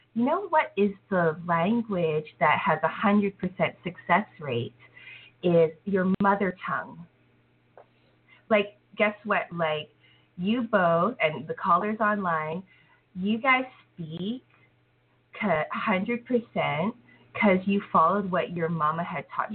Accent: Canada; I grew up in Canada, but in Asia, for example, in Korea, they get schooled English.

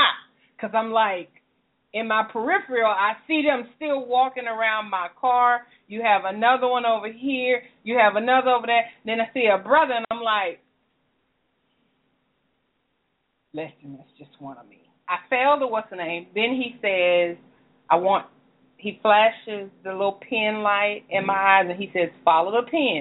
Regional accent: the South, United States; Listen, I'm from the South. I do yes, sir, no, sir, yes, ma'am, no, ma'am.

